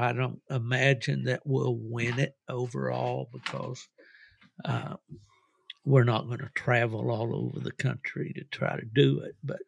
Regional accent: West Virginia, United States; who are from my home state of West Virginia

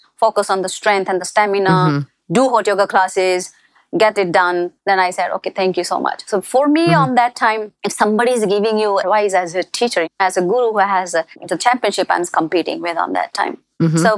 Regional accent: India; I'm from India.

